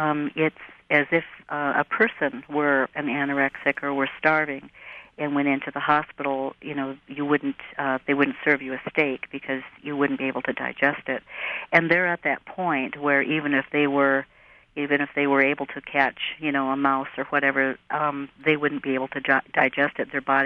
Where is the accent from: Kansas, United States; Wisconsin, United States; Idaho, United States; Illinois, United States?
Wisconsin, United States; Antigo; also born or lived in Southern California; I'm from Antigo, but we were living in Southern California for a number of years. And then when we moved back in 1990